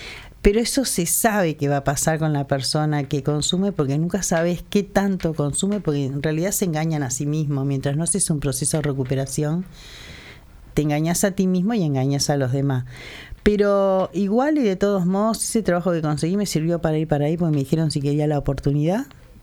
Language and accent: Spanish; Montevideo, Uruguay; Yo soy de Sayago. Nací y me crié en Sayago. Y después fui a vivir al Prado.